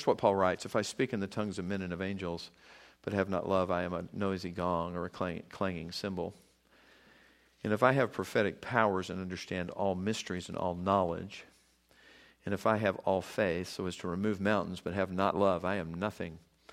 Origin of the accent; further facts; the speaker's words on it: the South, United States; Keep in mind, I grew up in the South, and I mean, that was kind of common, not 100%, but it was kind of common.